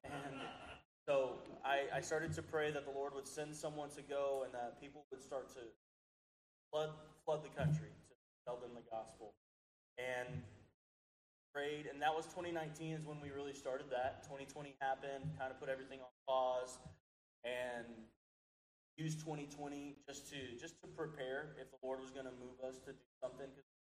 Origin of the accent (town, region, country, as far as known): Texas, United States